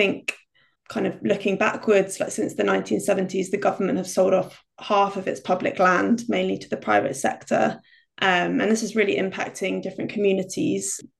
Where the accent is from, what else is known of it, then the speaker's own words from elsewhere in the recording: London, United Kingdom; my experiences of growing up in London. And London's a city that's changing really rapidly.